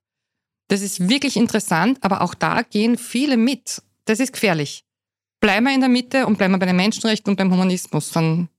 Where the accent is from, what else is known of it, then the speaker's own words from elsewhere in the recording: Austria; als kleines Kind in Österreich, da war ja die NS-Zeit gar nicht so lang her